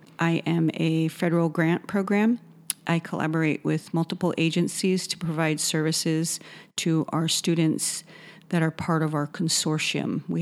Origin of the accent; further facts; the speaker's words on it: Redding, California, United States; I am a Wintu, Maidu, Hachiman, and Tongva. I grew up in the Redding area, went to schools here, and then went away to boarding school, and then attended Haskell Indian Nations University, and then moved home 30-plus years ago back to Redding